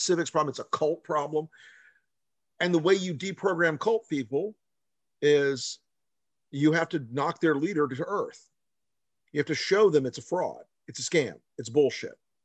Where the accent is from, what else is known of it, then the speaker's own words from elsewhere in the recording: the South, United States; Listen, I'm a Southerner. I love fried chicken.